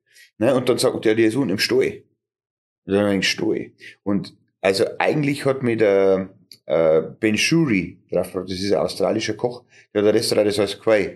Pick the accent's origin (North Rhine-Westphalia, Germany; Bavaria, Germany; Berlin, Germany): Bavaria, Germany; Höllhöhe; Nein, die Höllhöhe ist im Landkreis Kamm in der Gemeinde Neukirchen.